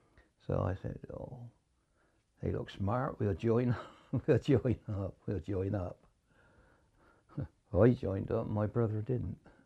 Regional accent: Bath, South West England, United Kingdom; born there; I was born in Bath, just outside of Bristol.

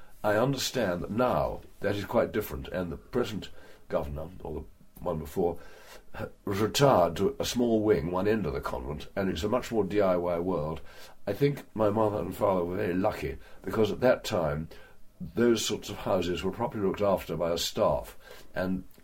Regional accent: Aldershot, South East England, United Kingdom; born there; Well, I mean, I was born in Aldershot, which is a lovely military start to a life.

